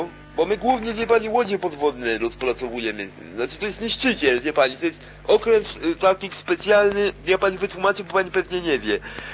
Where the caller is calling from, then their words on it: Gdynia, Pomeranian Voivodeship, Poland; ja będę mówił, bo ja z Gdyni dzwonię.